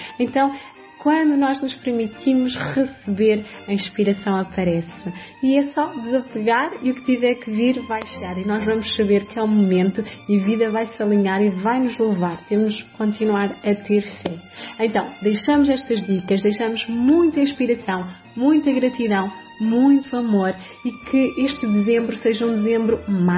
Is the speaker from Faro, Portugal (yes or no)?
no; Aveiro, Portugal; nós somos da cidade de Aveiro